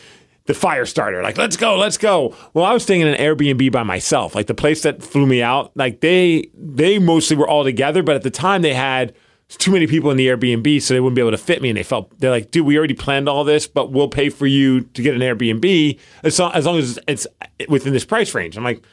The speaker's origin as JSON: {"language": "English", "region": "New York", "country": "United States", "tie": "born or raised there", "said": "You know, growing up in New York, I was like, this isn't good."}